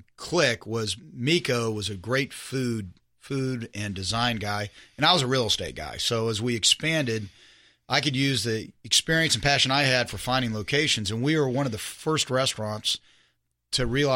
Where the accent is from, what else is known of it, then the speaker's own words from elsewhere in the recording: Highland Park, Texas, United States; And so I grew up in Highland Park. As a child, I went there.